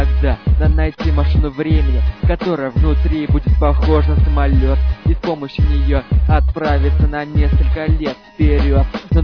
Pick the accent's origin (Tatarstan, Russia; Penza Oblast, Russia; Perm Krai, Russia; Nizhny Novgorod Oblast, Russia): Penza Oblast, Russia; Penza; Каким будет мой родной город Пенза, и что будет с командой?